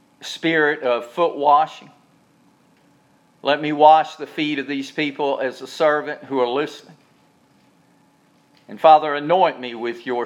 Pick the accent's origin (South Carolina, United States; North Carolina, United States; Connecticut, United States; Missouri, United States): South Carolina, United States; Charleston; until God changed and sent me back to my hometown of Charleston.